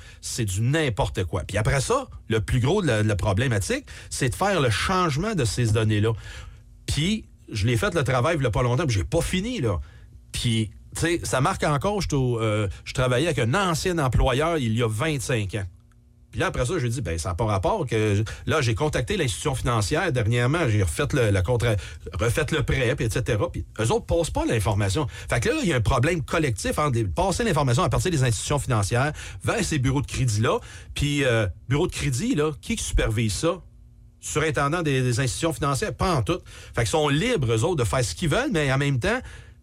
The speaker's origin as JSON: {"language": "French", "region": "Quebec", "country": "Canada", "said": "plus gros festival de hackers en Amérique du Nord qui est dans le nord-est chez nous à Québec."}